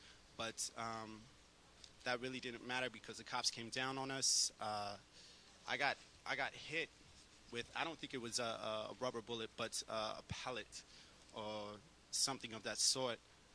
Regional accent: Los Angeles, California, United States; I am from Los Angeles, not originally here since I was the age of six. But Los Angeles is what I consider home.

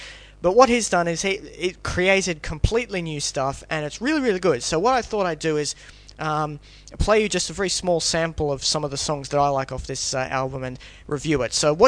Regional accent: Australia; We are Australian, therefore we say aluminium.

